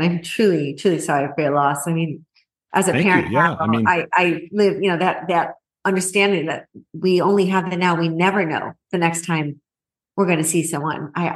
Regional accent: Detroit, Michigan, United States; born there; I was born in the Detroit, Michigan area.

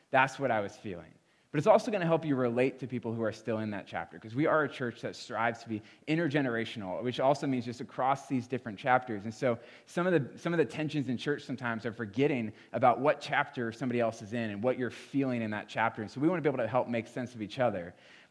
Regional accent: Bellevue, United States; In the end, it led me right back to my hometown of Bellevue, and I moved back here at 22 years old as a young adult.

